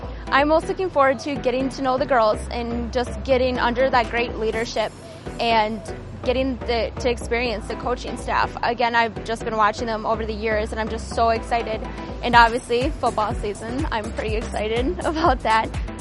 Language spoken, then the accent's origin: English; Big Lake, Minnesota, United States; I'm from Big Lake, Minnesota, and I am a rookie.